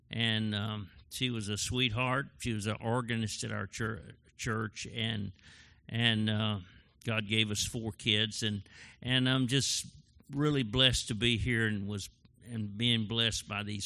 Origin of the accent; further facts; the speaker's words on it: Texas, United States; I'm a Texan, Texas born, Texas bred. I guess when I'm dead, I'll be Texas dead.